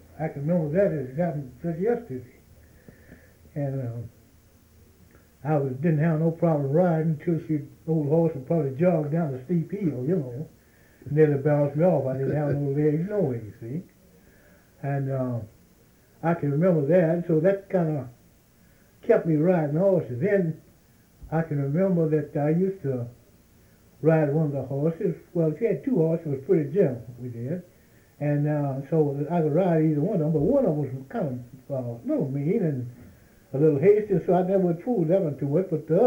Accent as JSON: {"language": "English", "town": "Richmond", "region": "Kentucky", "country": "United States", "tie": "born or raised there", "said": "Richmond, Kentucky, but it really wasn't Richmond. But I'm going to say Richmond. I was born in the country. I was from Richmond."}